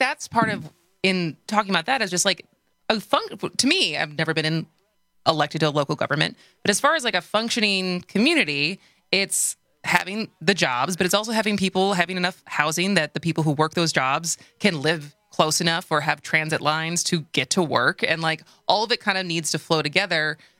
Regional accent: Madison, Wisconsin, United States; I'm not from South, I grew up in Madison

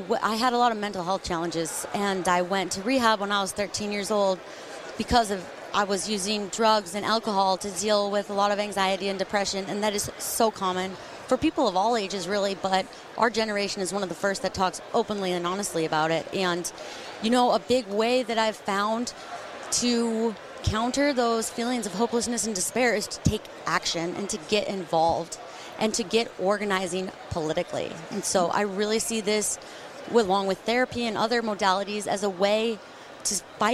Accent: Utah, United States; in my home state of Utah, the average person dies 2 years early because of the air quality.

